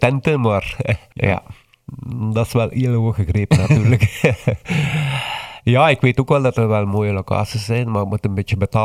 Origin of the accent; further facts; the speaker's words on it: Kruibeke, East Flanders, Belgium; now in Boom, Belgium; Want ik ben eigenlijk afkomstig van Basel, van Kruijbeke. En ik woon ondertussen in Boom, al 6 jaar.